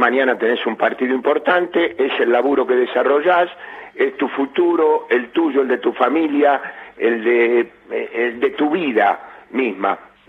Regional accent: Cuba; moved away; yo me vine de Cuba. ¿Ves? Yo me vine de Cuba.

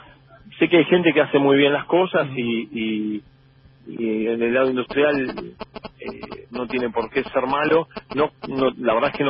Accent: Argentina; como en Argentina también, gracias a Dios, tenemos muy, muy buena materia prima.

